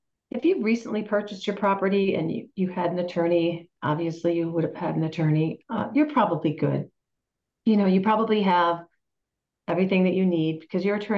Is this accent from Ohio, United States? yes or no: no; Hinsdale, Massachusetts, United States; Tearingham, Stockbridge, not West Stockbridge, but Stockbridge, Washington, I think I said Hinsdale, that's my hometown.